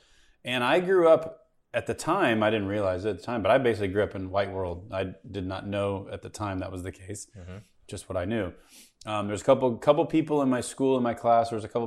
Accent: Missouri, United States; I grew up in Missouri, and just so everybody knows, Kansas City is in Missouri.

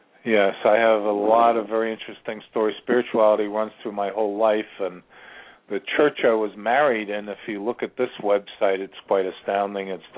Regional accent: New York, United States; now in Ashland, United States; I'm originally from New York, and currently I'm living in Ashland, Virginia, which bills itself the center of the universe.

